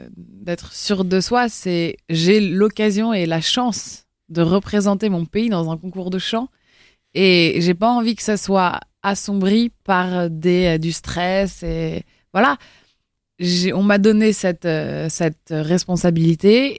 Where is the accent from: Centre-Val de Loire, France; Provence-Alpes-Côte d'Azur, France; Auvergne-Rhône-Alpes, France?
Auvergne-Rhône-Alpes, France; Lyon; born there; also born or lived in Los Angeles, United States / Miami, United States; je suis née à Lyon, et grâce au travail de mon père, on a eu l'occasion de découvrir les États-Unis. J'ai vécu à Los Angeles et à Miami quand j'étais plus jeune. Et puis ensuite, à 17 ans, j'ai quitté ma famille pour aller, pour rentrer en France, à Lille